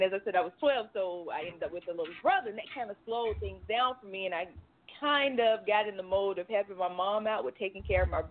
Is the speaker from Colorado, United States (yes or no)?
no; Live Oak, Florida, United States; now in Atlanta, United States; I'm currently living in the Atlanta, Georgia area. I'm originally from Live Oak, Florida.